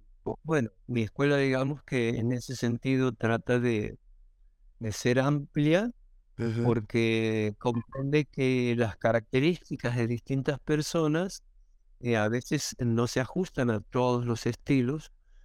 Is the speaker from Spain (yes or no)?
no; Santiago del Estero, Argentina; yo soy oriundo de Santiago del Estero, una provincia del norte de Argentina